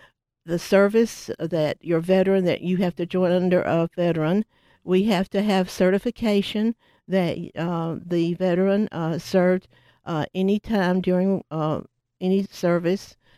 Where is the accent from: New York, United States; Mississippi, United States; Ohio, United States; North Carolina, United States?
North Carolina, United States; Mills River; We're from Mills River